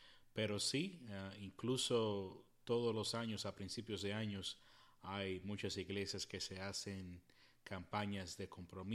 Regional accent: Puerto Rico; en la que yo crecí en Puerto Rico todavía sigue ese calendario

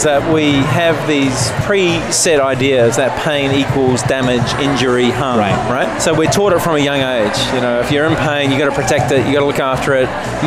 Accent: Palmerston North, Manawatū-Whanganui, New Zealand; also born or lived in Perth, Australia; I'm from Perth, West Australia, but I grew up in New Zealand.

